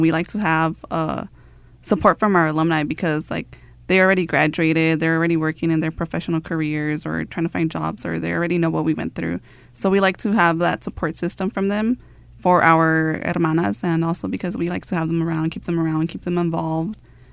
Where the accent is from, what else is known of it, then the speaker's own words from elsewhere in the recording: Bakersfield, California, United States; I'm from originally from the Bakersfield area, but I moved out here to go to school at CSUN